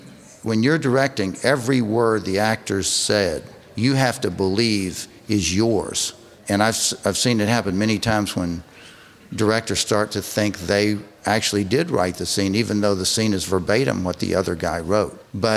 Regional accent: Tennessee, United States; I grew up in Tennessee. My father's from Lizard Lick, Tennessee.

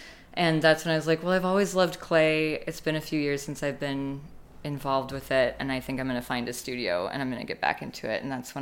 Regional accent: Chicago, Illinois, United States; now in St. Louis, United States; So I'm from Chicago, and I love a street map, love a grid. Moving to St. Louis, no, it's amazing because it's hilly.

